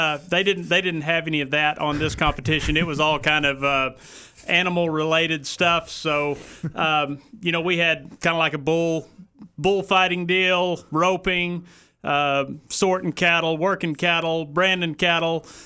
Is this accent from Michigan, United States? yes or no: no; New Mexico, United States; now in Waco, United States; I came from there lately. I'm originally from New Mexico.